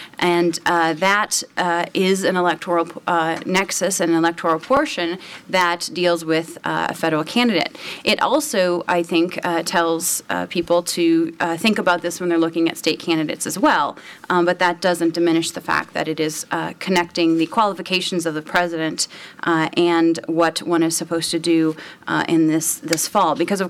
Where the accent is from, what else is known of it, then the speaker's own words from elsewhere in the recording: Minnesota, United States; I know some folks in my home state of Minnesota who maybe wouldn't have, we call them farms